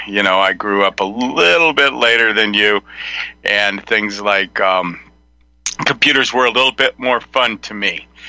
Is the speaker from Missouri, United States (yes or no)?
no; California, United States; I grew up in Silicon Valley, so, you know, that was kind of normal